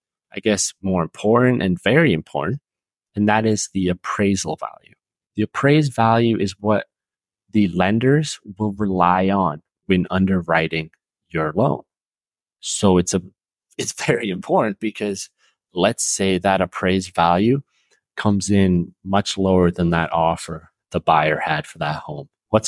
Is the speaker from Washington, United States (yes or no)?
yes; Seattle, Washington, United States; Like I grew up here in the Seattle area, so I'm locked in this market.